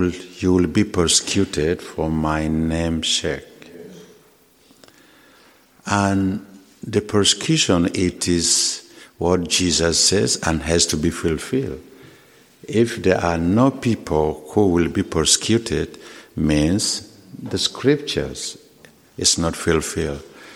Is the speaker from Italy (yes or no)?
no; South Sudan; now in United States; I'm from South Sudan. South Sudan is the newest country, 10 years old today.